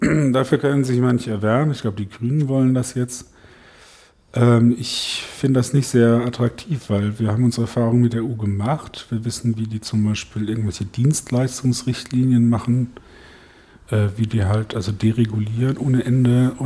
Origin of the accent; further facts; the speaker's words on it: Baden-Württemberg, Germany; Also ich bin Badener, warum nicht?